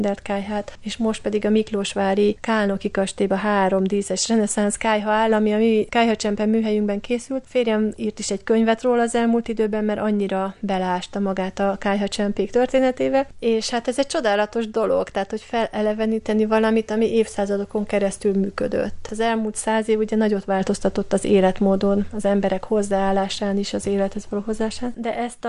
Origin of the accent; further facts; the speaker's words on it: Budapest, Hungary; hát én is ugye Budapestről ide jöttem, tehát hogy nagyon világos házban nőttem, vagy lakásban nőttem fel